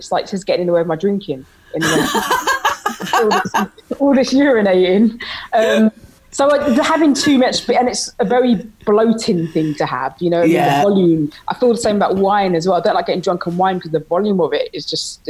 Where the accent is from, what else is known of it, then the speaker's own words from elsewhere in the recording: Ghana; in West Africa, I'm from Ghana, like we have all this stuff in glass bottles, right?